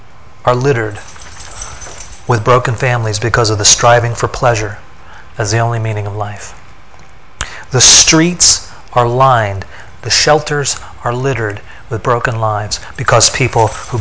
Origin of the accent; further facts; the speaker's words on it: Indianapolis, Indiana, United States; growing up in Indianapolis, I think it was a state law. You know, you had to root for the Hoosiers.